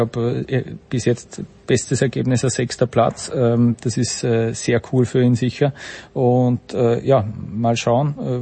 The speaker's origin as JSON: {"language": "German", "region": "Vienna", "country": "Austria", "said": "Deswegen lehne ich mich jetzt als Wiener vor allem gar nicht aus dem Fenster"}